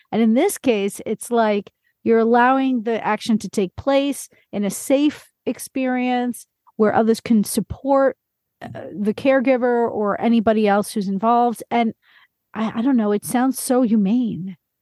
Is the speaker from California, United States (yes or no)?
no; New York, United States; I mean, New York is very, I'm from New York, you know, it's all about the biomedical.